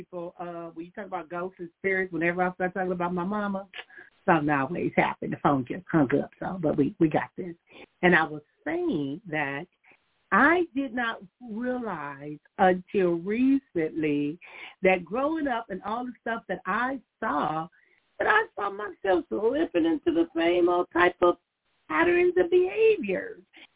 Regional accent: Compton, California, United States; I remember growing up in Compton and my next door neighbor.

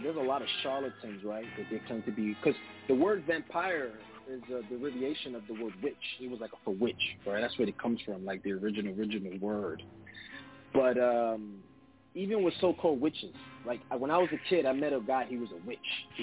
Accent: Brooklyn, New York, United States; also born or lived in Lower East Side, United States; So I used to live in the Lower East Side when I was a kid, right, before Brooklyn, because I'm from Brooklyn

